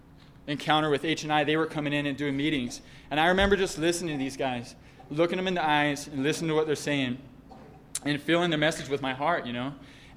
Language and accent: English; Albuquerque, New Mexico, United States; This is my hometown. I'm from Albuquerque. I was born and raised here.